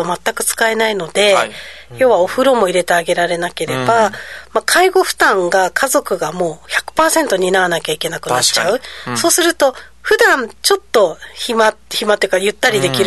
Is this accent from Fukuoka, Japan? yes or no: no; Tokyo, Japan; まあ私あのずっと東京まで東京育ちなんですけど